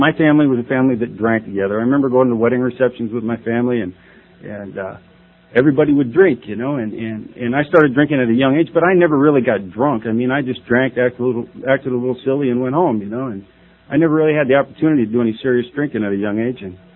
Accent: Council Bluffs, Iowa, United States; I'm from right here. I'm from Council Bluffs, Iowa. I grew up here. I haven't been here in about 18 years, but I'm from Council Bluffs, Iowa.

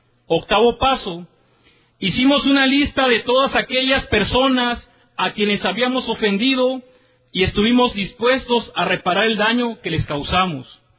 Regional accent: Minatitlán, Veracruz, Mexico; Soy de Minatitlán, Veracruz, México

